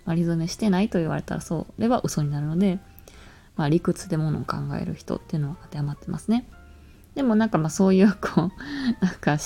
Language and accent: Japanese; Osaka, Japan; moved away as an adult; now in Tokyo, Japan; 大阪出身です。で、4月に会社の転勤で東京に来て、東京生活5ヶ月目っていう感じですね。で、年齢は26歳になる年です。1996年生まれです。